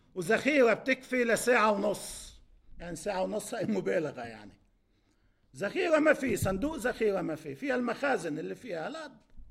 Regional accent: Bazouriyeh, South Governorate, Lebanon; نحن أنا كنت بالضيعة، ضيعتنا البيزوري

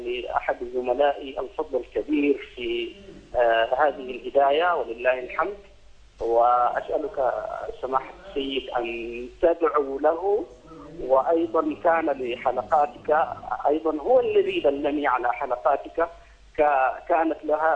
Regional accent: Sudan; now in Saudi Arabia; أنا سوداني مقيم في المملكة

